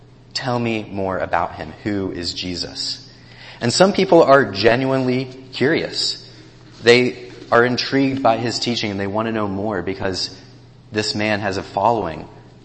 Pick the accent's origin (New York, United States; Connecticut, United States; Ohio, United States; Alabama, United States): Ohio, United States; And before that, we came from Athens, Ohio, where I met Sarah down at Ohio University. Both Sarah and myself are from Ohio, and so it is a joy to be back in this great Buckeye State.